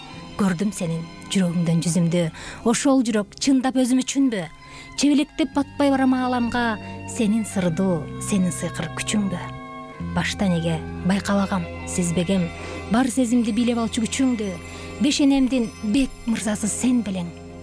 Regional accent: Naryn Region, Kyrgyzstan; Мен өзүм Жумгал районунун башкаганды айылында төрөлүп өскөм. 6 бир тууганмын, 3 кыз 3 уул, ортончусу болом.

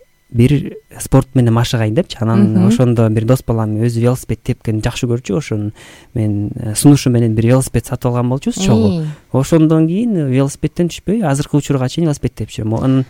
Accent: Zharkynbaev, Issyk-Kul Region, Kyrgyzstan; Ушу негизи өзүм Ысык Көлдөн болом. Ысык Көлдө чоңойгом.

